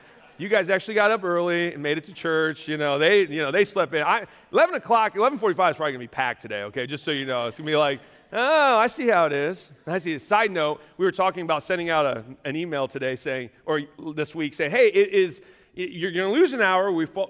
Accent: United States; I can't speak for Mexico because I'm not from Mexico. That's not where God placed me. But I am from America. I live in this community.

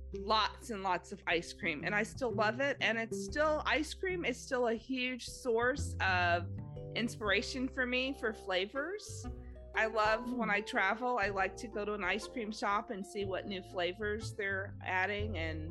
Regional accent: Los Angeles, California, United States; I grew up in Los Angeles, so we had like a little freezer out by the pool

